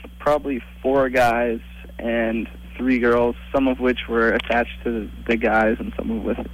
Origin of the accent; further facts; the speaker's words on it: Boulder, Colorado, United States; now in Atlanta, United States; I'm actually from Boulder, but close enough, I think.